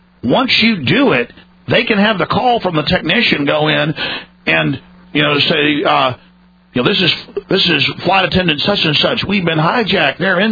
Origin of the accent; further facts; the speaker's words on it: Dallas, Texas, United States; I grew up in Dallas where things were really rough, and I've had knives, guns pulled on me